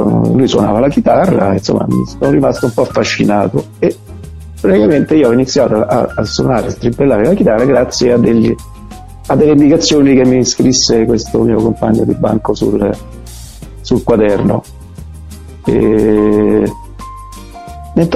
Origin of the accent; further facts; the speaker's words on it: Rome, Lazio, Italy; sono nato un po' di anni fa, l'8 gennaio del 63, sono di Roma, sono sposato con Laura e ho due figli, Leonardo e Alice.